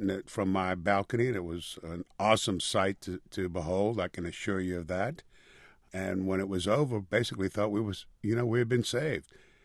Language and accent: English; New Orleans, Louisiana, United States; This is my hometown.